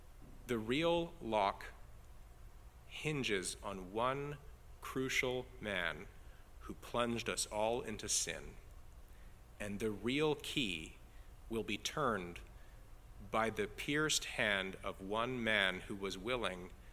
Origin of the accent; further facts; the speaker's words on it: Canada; Now, I'm Canadian.